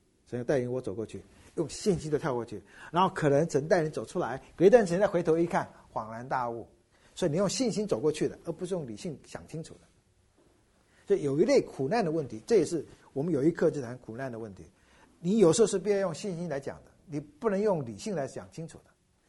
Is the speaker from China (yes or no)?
no; Taiwan; accent: Taiwanese Hokkien; 那我们闽南话、台湾话有一句话哈